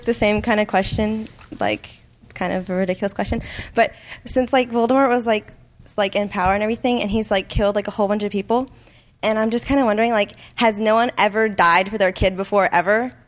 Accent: Bangladesh; I'm from Bangladesh.

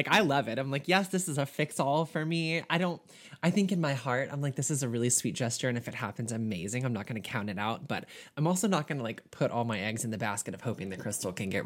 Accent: the South, United States; accent: southern; which I always read with my southern accent.

